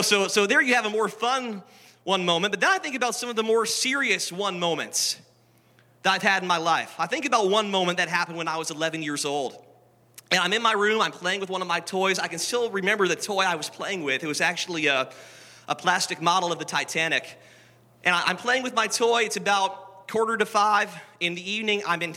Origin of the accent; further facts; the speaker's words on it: Edmonton, Alberta, Canada; back in my hometown of Edmonton.